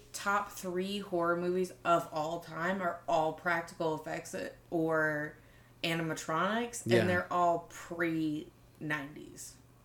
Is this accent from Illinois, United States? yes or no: no; Pennsylvania, United States; See, I grew up in Pennsylvania, and we have, like, real haunted shit, like